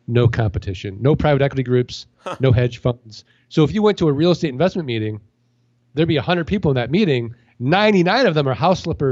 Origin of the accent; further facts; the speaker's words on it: St. Louis, Missouri, United States; So I take all that money, and I go to another auction in Arizona where I'm from. And I start – I'm from St. Louis.